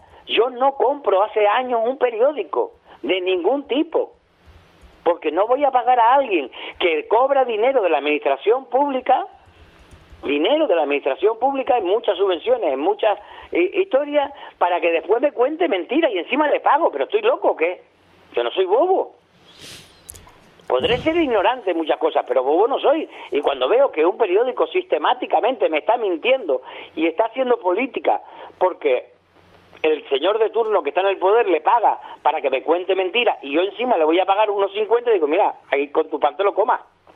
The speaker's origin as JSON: {"language": "Spanish", "country": "Spain", "said": "en un país como España, una nación grande, porque somos grandes dentro de Europa, aunque chicos dentro del mundo"}